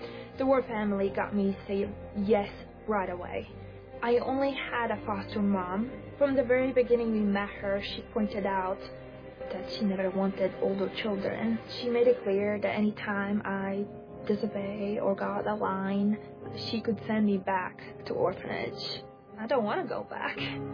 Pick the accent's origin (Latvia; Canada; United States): Latvia; and I'm from Latvia.